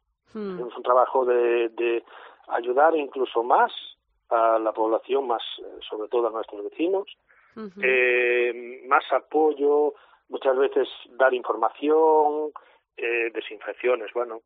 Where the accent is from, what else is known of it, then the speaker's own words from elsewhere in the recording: Brión, Galicia, Spain; al llevar tanto tiempo, yo soy de Brión, conoces a la gente y las cosas